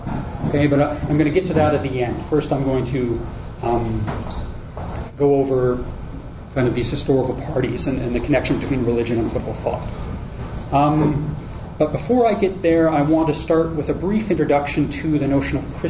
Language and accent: English; Alberta, Canada; You probably still know more about Alberta politics than me, but I am from here.